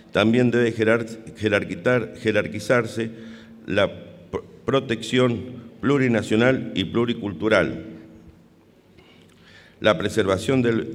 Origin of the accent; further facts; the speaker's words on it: Mendoza, Argentina; También es un honor, como mendocino